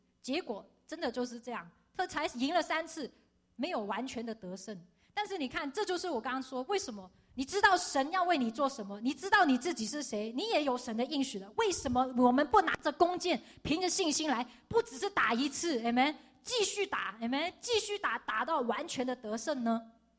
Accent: Hong Kong; 我小时候在香港上课的时候

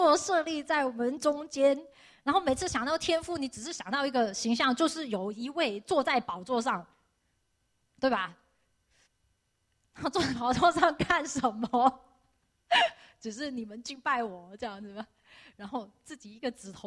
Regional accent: Hong Kong; 但是我是在香港长大的，在小时候家里就有佣人，那在香港这是很平常的事情

